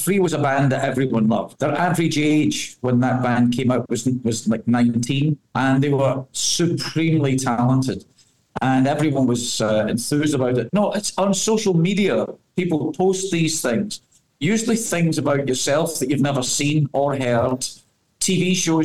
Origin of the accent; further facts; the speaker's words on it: Glasgow, Scotland, United Kingdom; born there; I was born in Glasgow in Scotland